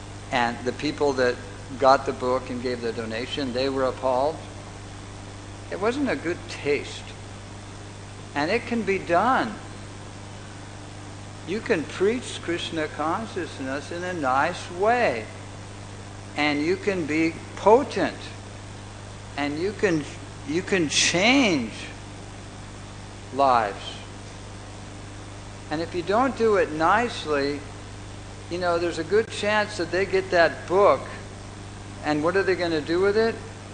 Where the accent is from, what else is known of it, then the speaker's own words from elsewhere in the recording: United States; I can say for myself that I came from America. And in America, we are trained that we want to be number one.